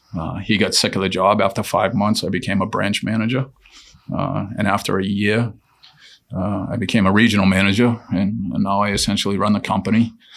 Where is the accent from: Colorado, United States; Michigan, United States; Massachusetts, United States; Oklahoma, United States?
Massachusetts, United States; Lowell; And same with Lowell, right? We're from Lowell. I love Lowell.